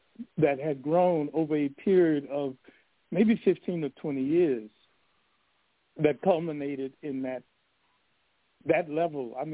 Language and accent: English; Los Angeles, California, United States; I went to Jefferson High School and George Washington Carver, a junior high school. I grew up in Los Angeles.